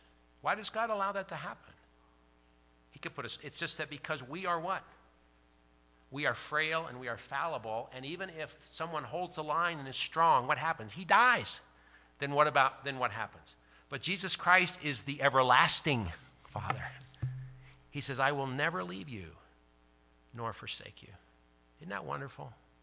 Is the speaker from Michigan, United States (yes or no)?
no; Phoenix, Arizona, United States; I'm from Phoenix, so I'm like, we got spanked.